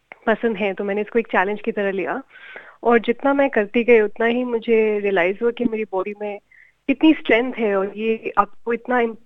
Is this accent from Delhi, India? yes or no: yes; Delhi, India; मैं वैसे तो मैं दिल्ली से हूँ